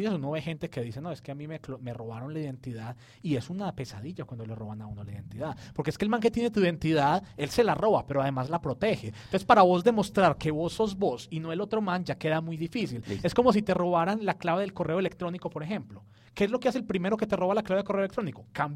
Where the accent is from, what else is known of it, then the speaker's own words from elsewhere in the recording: Colombia; como nosotros somos colombianos que hemos vivido acá toda la vida